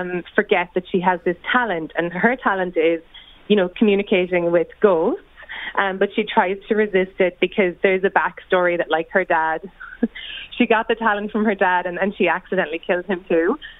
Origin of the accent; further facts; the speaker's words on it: Ireland; you know, I am Irish.